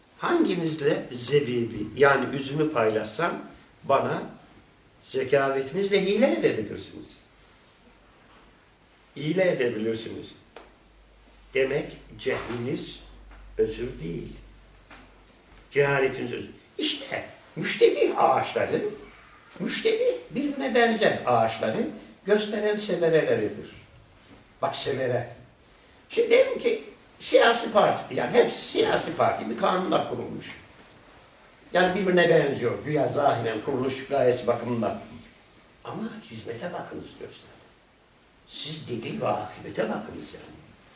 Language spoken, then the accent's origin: Turkish; Bozkır, Konya, Turkey; now in Istanbul, Turkey; Sen nerelisin dedi. Ben Konya'nın Bozkır kazasından dedim.